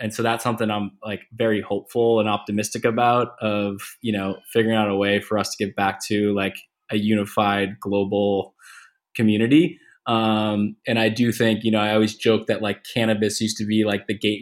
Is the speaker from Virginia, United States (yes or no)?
no; Boston, Massachusetts, United States; I grew up in Boston in the city